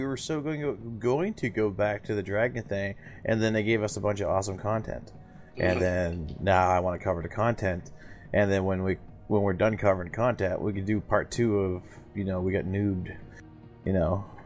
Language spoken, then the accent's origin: English; New York, United States; Especially New York, since I'm a Lumi, I'm a New Yorker.